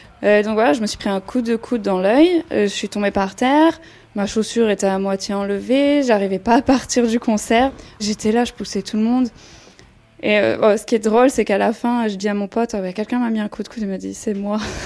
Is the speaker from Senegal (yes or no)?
no; south of France, France; now in London, United Kingdom; j'ai 35 ans, j'habite à Londres, je viens du sud de la France